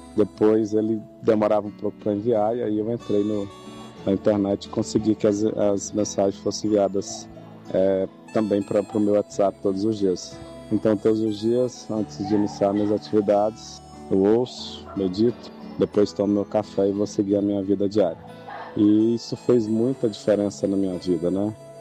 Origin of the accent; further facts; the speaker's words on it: Minas Gerais, Brazil; now in Brasília, Brazil; eu moro em Brasília, sou de Minas Gerais, mas moro em Brasília há cerca de 22 anos.